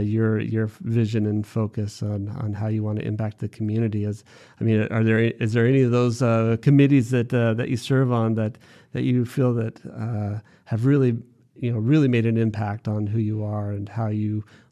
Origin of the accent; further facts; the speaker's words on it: Las Vegas, Nevada, United States; now in Henderson, United States; having grown up in the Valley, I was born and raised in Vegas, but, you know, having moved back, it's Henderson that I've, you know, chosen to make my home with my family.